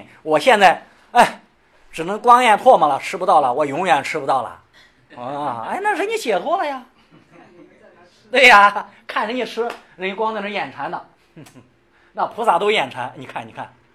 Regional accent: Shandong, China; 不行，用普通话讲没味道了，就得是用我们山东土话讲，感觉的有味道啊

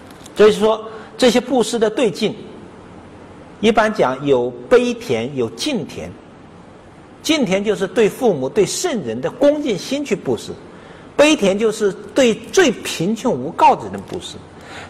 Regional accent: China; 就像好像我们大陆那边原来很崇拜伟大领袖

